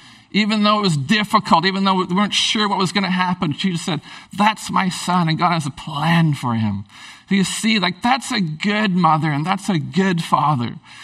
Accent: Prince Rupert, British Columbia, Canada; I grew up in Prince Rupert.

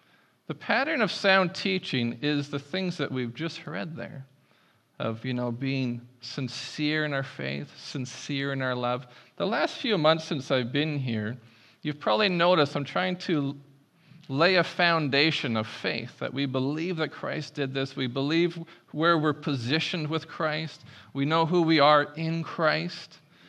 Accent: Prince Rupert, British Columbia, Canada; I grew up in Prince Rupert, so we hung out in the bushes a lot. If there was any forest fires in Prince Rupert, I promise that wasn't me.

